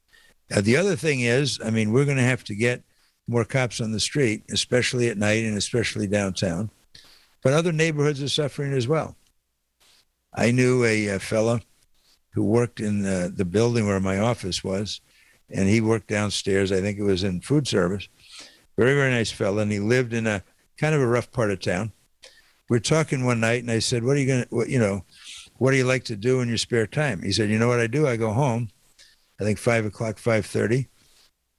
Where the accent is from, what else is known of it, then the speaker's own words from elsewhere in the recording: United States; And number two, I'm an American.